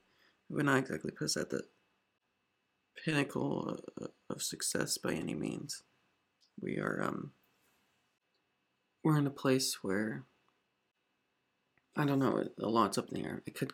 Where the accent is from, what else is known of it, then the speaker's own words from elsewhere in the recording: Indianapolis, Indiana, United States; Growing up in Indianapolis, Indiana, there's not exactly a lot of roads to becoming a filmmaker.